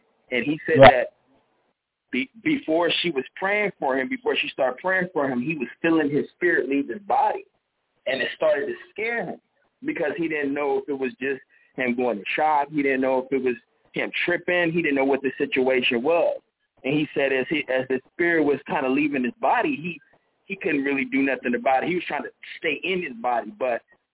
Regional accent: Inglewood, California, United States; I'm from Inglewood, man. I've been born and raised in Inglewood, went to Inglewood High School, Manchester and Crenshaw.

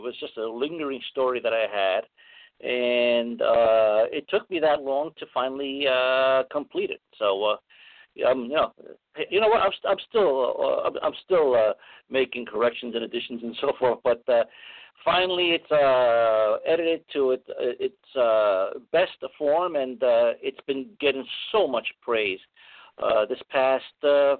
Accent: New York City, New York, United States; I grew up in Spanish Harlem in the late 50s through early 1960s. My mother worked at the Apollo Theater

